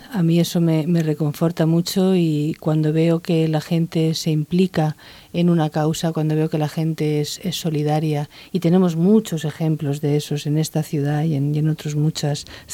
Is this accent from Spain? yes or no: yes; Valls, Catalonia, Spain; also born or lived in Valencia; Yo nací efectivamente en la Plaza de Valls, en la Plaza Mayor, y ahí he vivido hasta que tuve 30 años, aunque es cierto que me desplacé a Valencia a continuar mis estudios universitarios, pero ahí ha estado viviendo mi familia, ahí está la casa familiar